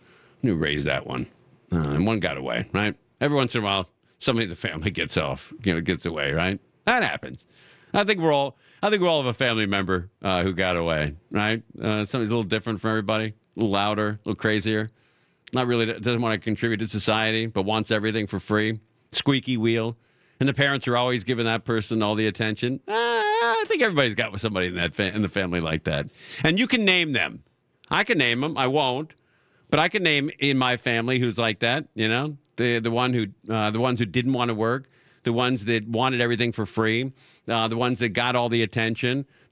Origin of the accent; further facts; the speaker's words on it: Los Angeles, California, United States; I remember I was born and raised in Los Angeles, 1963. I've seen it all, right?